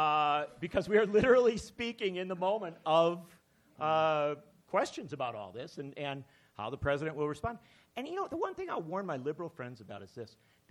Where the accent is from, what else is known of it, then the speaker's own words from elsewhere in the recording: Wisconsin, United States; I come from Wisconsin, and there is an incredible pattern of troublesome meddling in Milwaukee, Wisconsin